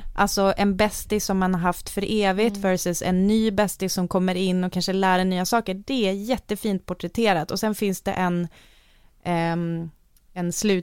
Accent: Umeå, Västerbotten County, Sweden; jag växte upp i Umeå

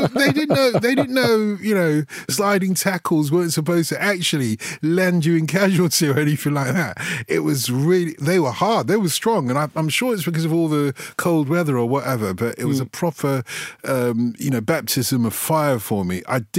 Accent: London, United Kingdom; born or raised there

